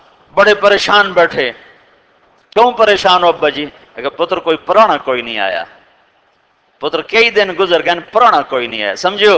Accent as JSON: {"language": "Urdu", "town": "Tulamba", "region": "Punjab", "country": "Pakistan", "said": "میں نے کہا میرا گاؤں ادھر ہے, مجھے پتا ہے میں ادھر گیا ہوں, وہ میرا جمع جایا تلمبا."}